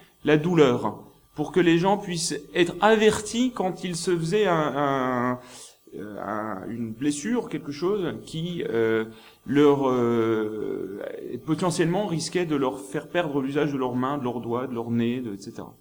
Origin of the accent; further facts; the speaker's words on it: Bourgogne-Franche-Comté, France; je suis originaire du nord de la Franche-Comté, côté de Montbéliard, là où les usines Peugeot étaient implantées, enfin sont toujours implantées.